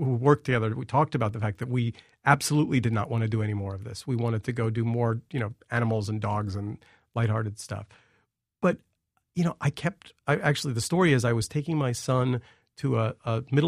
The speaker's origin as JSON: {"language": "English", "town": "New York City", "region": "New York", "country": "United States", "said": "The city really was, as a New Yorker, I was just incredibly proud of us."}